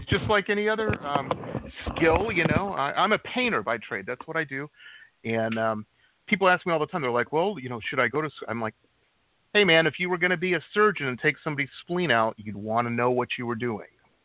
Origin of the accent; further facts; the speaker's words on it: Detroit, Michigan, United States; and I grew up